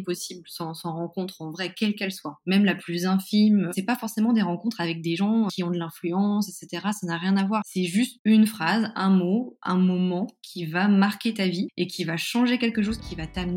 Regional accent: Caen, Normandy, France; born there; alors déjà, je suis née en Normandie, à Caen. J'ai fait mes études jusqu'en deuxième année de fac là-bas.

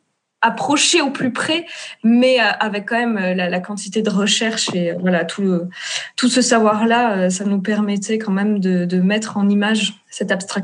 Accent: South-East, France; parce que je viens du Sud-Est.

